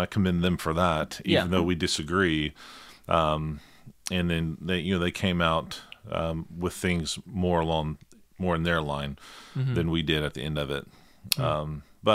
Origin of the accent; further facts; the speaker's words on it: Oxford, Mississippi, United States; now in New Orleans, United States; Yeah, so I grew up in Oxford, Mississippi, who just recently celebrated a World Series, college World Series victory.